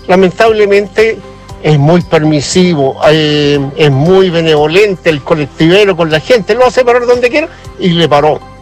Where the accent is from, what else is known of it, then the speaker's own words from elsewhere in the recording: Santiago, Santiago Metropolitan Region, Chile; now in Los Ángeles, Chile; Yo soy de Santiago, trabajo aquí en Los Ángeles ya. Hace muchos años que llegué aquí